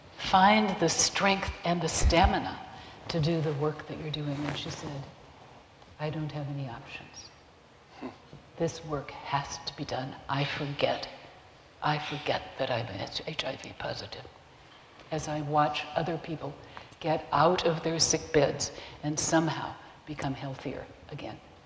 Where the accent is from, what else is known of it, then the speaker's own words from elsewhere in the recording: United States; I'm from the United States, and everybody is convinced that we have gold in the streets.